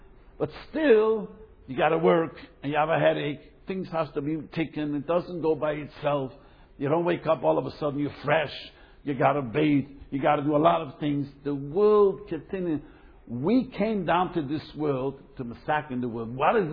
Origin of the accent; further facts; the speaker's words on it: United States; I'm not into sports. I grew up in America.